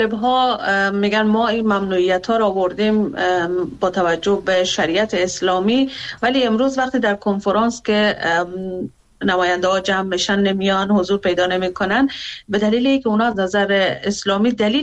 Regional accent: Afghanistan; من به عنوان یک افغانستانی دلم برای کشورم میسوزه،

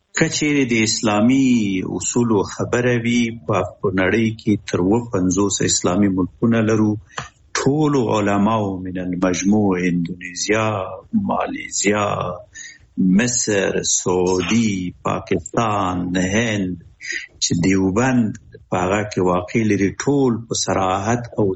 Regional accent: Afghanistan; now in Japan; مونږ هم د جاپان یو مونږ هم افغانان یو

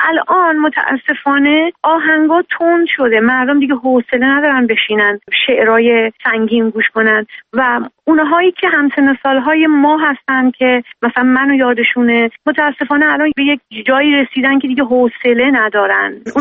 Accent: Iran; ما ایرانی هستیم

